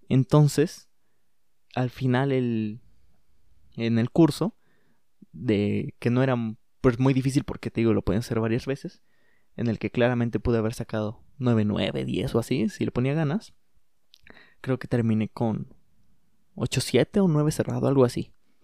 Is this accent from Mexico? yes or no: yes; Puebla, Mexico; now in Querétaro, Mexico; Yo soy de Puebla y aquí es bastante más barato todo que en Querétaro.